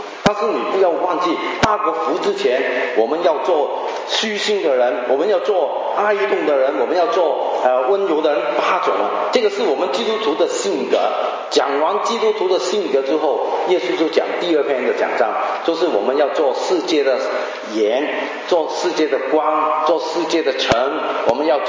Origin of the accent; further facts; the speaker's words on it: Hong Kong; born there; Chinese is a second language; 我是潮州人，在香港出生，我的国语是在神学院操练出来。